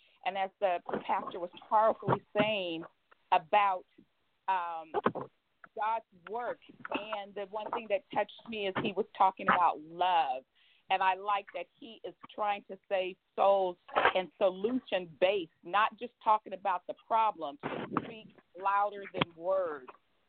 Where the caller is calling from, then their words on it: Riverside, California, United States; and I am calling in from Riverside, California.